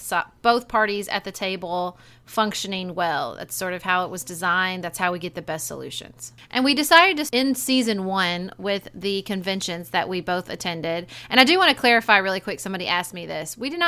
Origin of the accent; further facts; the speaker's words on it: Kentucky, United States; We are sorority sisters from Kentucky. We met at Transylvania University.